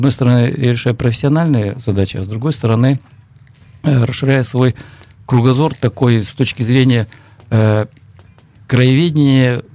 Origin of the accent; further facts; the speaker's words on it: Crimea, Ukraine; Во-первых, я детство провел в Крыму.